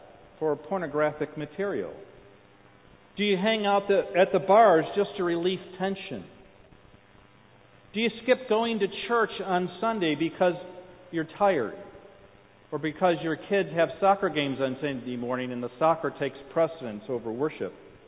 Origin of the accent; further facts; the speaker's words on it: Buffalo, New York, United States; I traveled to Buffalo, New York, my hometown, to visit with my mother and father.